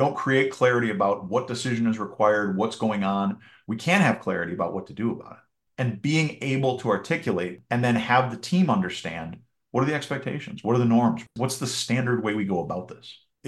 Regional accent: Minnesota, United States; So short version on me, I grew up in Minnesota. I went to college at Wisconsin

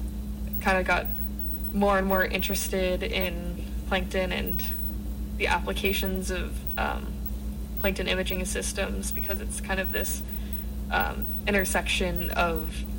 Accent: Albany, Oregon, United States; I'm actually from Albany, Oregon, grown up here.

